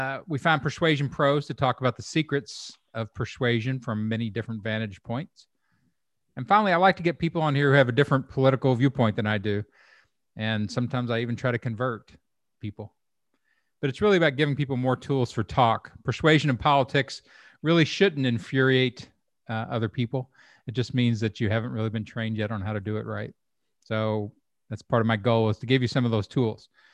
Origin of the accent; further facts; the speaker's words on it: Kentucky, United States; Mitch McConnell, from my home state of Kentucky.